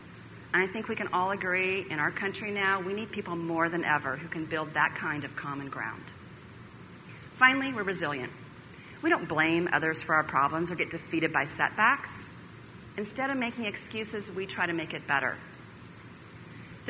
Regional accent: Kansas City, Missouri, United States; Another example is from my hometown. In Return Strategies was started by Kansas City businessman Jim Atwater.

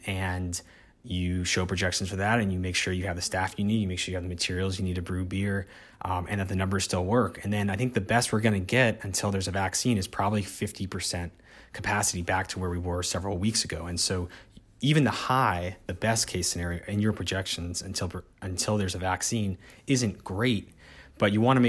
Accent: Florida, United States; And so like you do in a hurricane, I'm from South Florida, the goal is to survive and see the other side of it.

